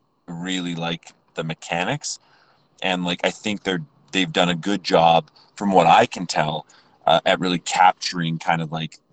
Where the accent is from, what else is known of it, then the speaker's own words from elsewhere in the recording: Canada; And I guess as a Canadian too, you know, I'm not like hurrah, hurrah, America.